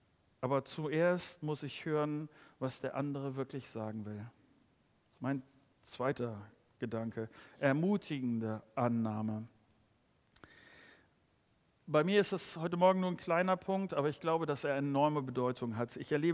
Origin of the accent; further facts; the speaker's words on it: Netherlands; das darf ich, glaube ich, als Holländer sagen